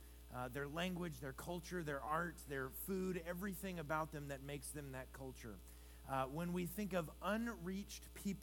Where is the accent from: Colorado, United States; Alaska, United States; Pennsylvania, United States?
Alaska, United States; also born or lived in Louisiana; So I lived in Louisiana for 16 years and then have been in Alaska, back in Alaska for 8 years. I grew up in Alaska